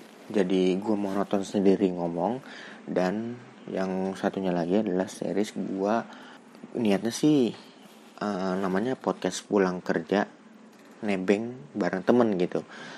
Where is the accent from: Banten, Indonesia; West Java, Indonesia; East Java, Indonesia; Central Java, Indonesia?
West Java, Indonesia; Bekasi; Jadi, gue ini kan anak Bekasi, terus kerjanya di Jakarta gitu kan.